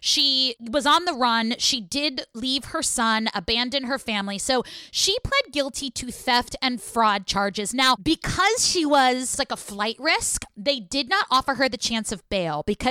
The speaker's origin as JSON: {"language": "English", "town": "Oakland", "region": "California", "country": "United States", "tie": "born or raised there", "said": "And she's in my hometown of Oakland, California."}